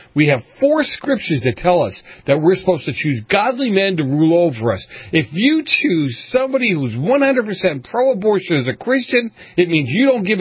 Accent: Boston, Massachusetts, United States; It's funny because, again, growing up in Boston, remember as a kid how some of this stuff went down.

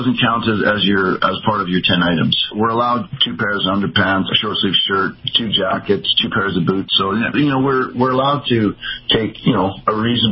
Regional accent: Canada; And being a Canadian, I mean, I think in Celsius.

